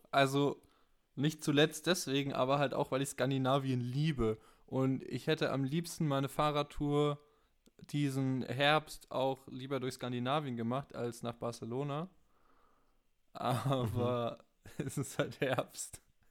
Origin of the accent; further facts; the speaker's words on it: Germany; Und ich habe mich in die Ecke gestellt, wo ich mich als Deutscher fühle.